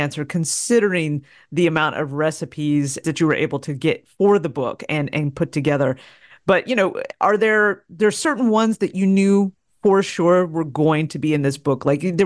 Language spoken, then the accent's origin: English; North Carolina, United States; And that was not anything I knew about back in North Carolina.